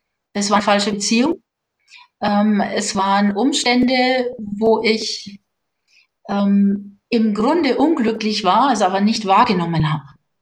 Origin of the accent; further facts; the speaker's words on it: Inzell, Bavaria, Germany; Und plötzlich war ein Seminar in Inzell ausgeschrieben und ich dachte, Upsala, das ist ja gleich in meiner Heimat, ja, bei mir um die Ecke.